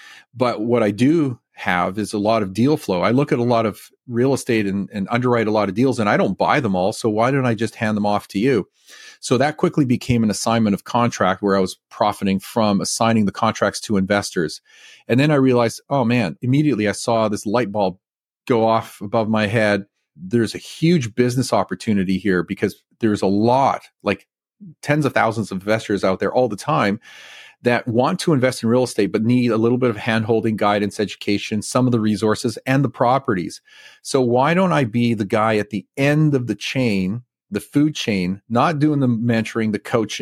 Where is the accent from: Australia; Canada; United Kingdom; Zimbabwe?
Canada; now in United States; I grew up in Canada, was born there, moved to the US 25 years ago. I have three citizenships: Italian citizenship, Canadian citizenship, and American citizenship.